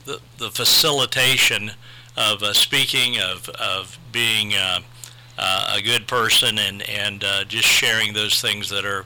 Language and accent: English; Marion, Ohio, United States; now in Marion, United States; Well, I grew up here in Marion, Ohio, and lived here until 1972, graduated from Harding High School, and then went to Arlington Baptist College in Arlington, Texas